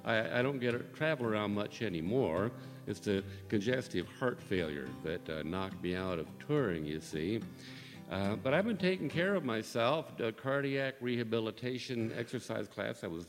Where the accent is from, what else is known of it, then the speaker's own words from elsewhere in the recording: Nevada City, California, United States; I come from Nevada City is the new age chronosynclastic infundibulum of the new world.